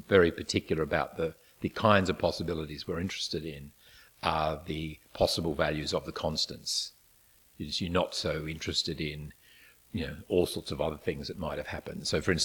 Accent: Australia; nothing so special about that except for the fact that I am Australian.

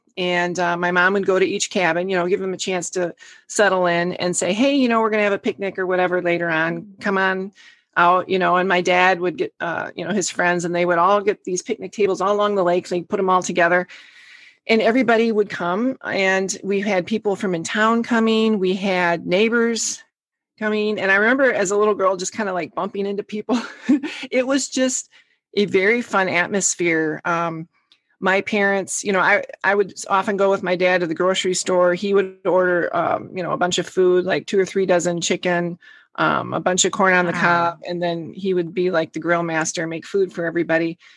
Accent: Wisconsin, United States; now in Michigan, United States; Well, I'm originally from Wisconsin, and currently I live in Michigan with my family.

